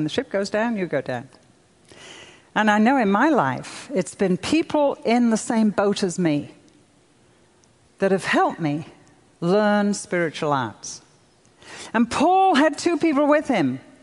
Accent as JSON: {"language": "English", "country": "United Kingdom", "said": "Now, that's very interesting to me because I'm European. I'm British."}